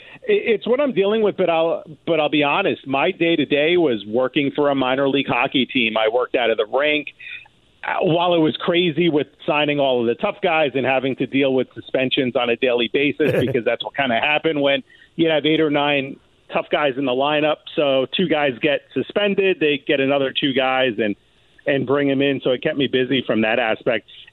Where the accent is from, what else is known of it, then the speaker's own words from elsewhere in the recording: New York City, New York, United States; Well, you know, what's interesting is I grew up in the Bronx